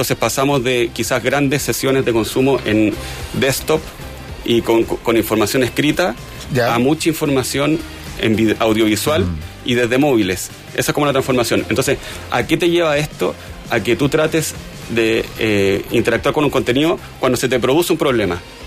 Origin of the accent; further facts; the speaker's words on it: Chile; hoy día nos estamos enfrentando como chilenos.